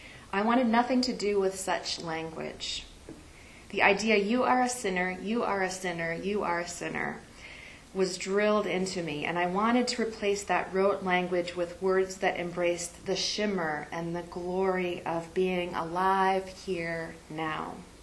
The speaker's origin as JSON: {"language": "English", "town": "Rochester", "region": "Minnesota", "country": "United States", "tie": "born or raised there", "said": "When I was growing up in Rochester, Minnesota, my family attended a Lutheran church every Sunday for about 20 years."}